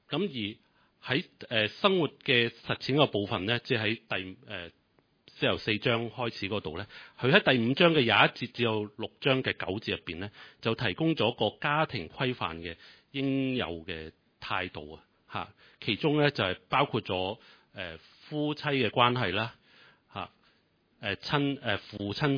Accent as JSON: {"language": "Cantonese", "country": "China", "said": "因為我哋中國人有句話咧，就係即唔孝敬父母會俾雷劈噶嘛嚇。"}